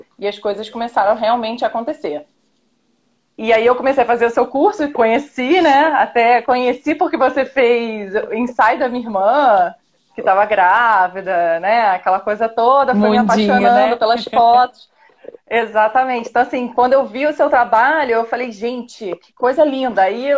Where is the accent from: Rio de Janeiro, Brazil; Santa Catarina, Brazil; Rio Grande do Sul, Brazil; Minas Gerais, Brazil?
Rio de Janeiro, Brazil; Niterói; Sou aqui de Niterói, no Rio de Janeiro, bem pertinho da Isis.